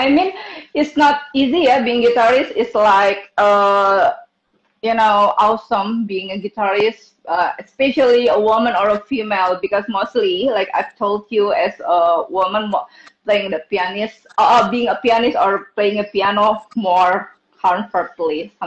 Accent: Jakarta, Indonesia; English is a second language; because I'm from Indonesia, from Jakarta

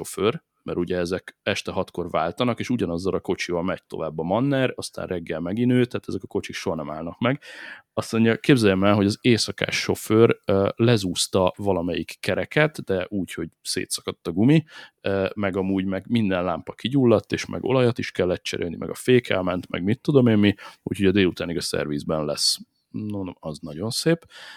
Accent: Hungary; ő nem tudhatta, hogy én amúgy magyar vagyok

